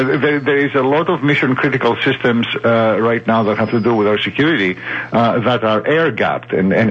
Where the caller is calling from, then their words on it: New York City, New York, United States; I am calling from New York City.